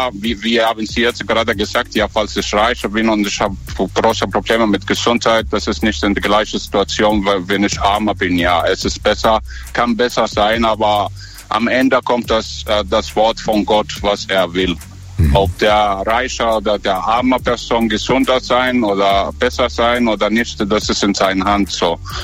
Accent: Egypt; German is a second language; ich komme aus Ägypten. Ich bin keiner Deutscher.

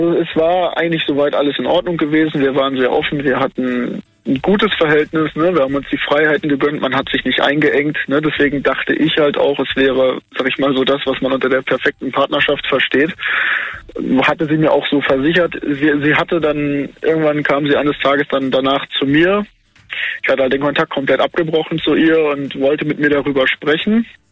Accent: Dortmund, North Rhine-Westphalia, Germany; now in Bernkastel-Kues, Germany; Also ich komme aus Dortmund, da lebe ich, oder habe ich auch mit ihr zusammen gelebt und bin dann nach Bernkastel-Kues nach Rheinland-Pfalz gezogen, um mitten ins Moseltal, um meine Ausbildung zu machen.

